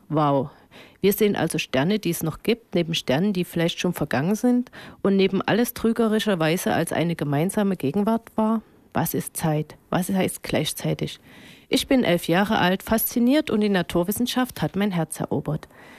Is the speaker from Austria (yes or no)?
yes; Kindberg, Styria, Austria; Alle Ingenieure bei uns in Kindberg, bei der Voestalpine, in Kapfenberg, beim Böhler, im Fernsehen, in der Zeitung, eigentlich überall sind Männer.